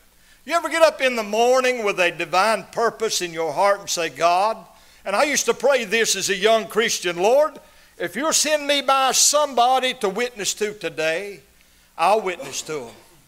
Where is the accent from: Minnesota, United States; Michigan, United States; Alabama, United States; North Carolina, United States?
North Carolina, United States; I said, ladies, I'm from North Carolina.